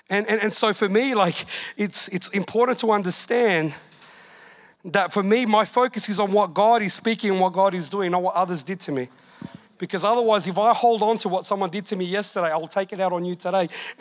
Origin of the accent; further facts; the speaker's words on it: Australia; Now, it's true, I'm from Australia. I've got my passport to prove it